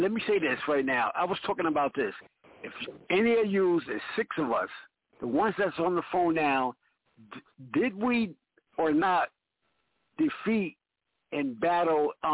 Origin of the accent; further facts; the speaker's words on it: New Jersey, United States; Yes, we are from Jersey. We're not from New York. And we made a name for Jersey.